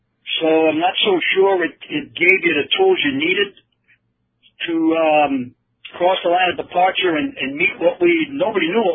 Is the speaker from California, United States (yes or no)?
no; Woonsocket, Rhode Island, United States; Born and raised in Woonsocket, Rhode Island.